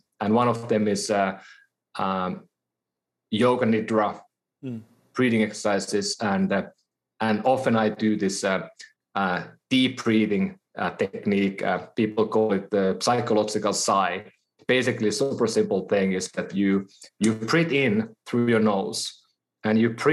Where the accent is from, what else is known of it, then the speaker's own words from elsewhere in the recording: Finland; I'm from Finland, so you know, hockey is like the thing for us.